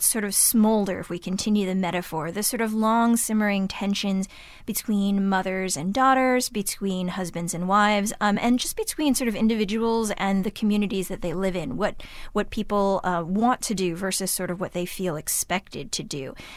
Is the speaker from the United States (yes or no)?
yes; Pittsburgh, Pennsylvania, United States; I grew up in Pittsburgh in a very white community. There was one black girl in my elementary school and one other girl who wasn't white, who was me.